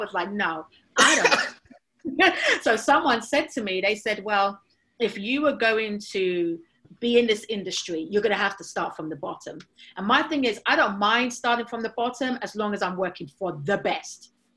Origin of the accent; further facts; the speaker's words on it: London, United Kingdom; So there I was, a kind of black girl from Southeast London, working underneath